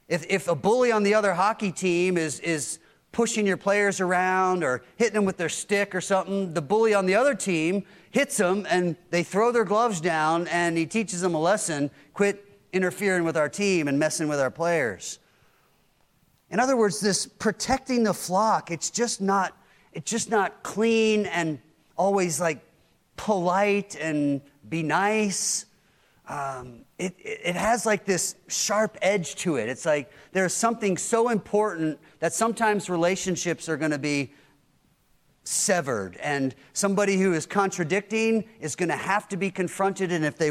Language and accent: English; Pennsylvania, United States; Growing up in Pennsylvania, hockey was a big sport.